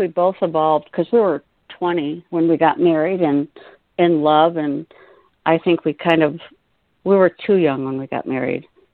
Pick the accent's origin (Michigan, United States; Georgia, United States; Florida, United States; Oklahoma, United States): Michigan, United States; Traverse City; I grew up in Traverse City, Michigan, which is in the northern part of lower Michigan, and it's surrounded by Lake Michigan